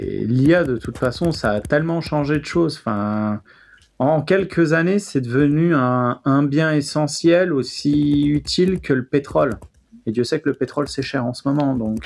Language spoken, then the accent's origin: French; France; Mais on s'en fout, nous, on est français, on risque rien.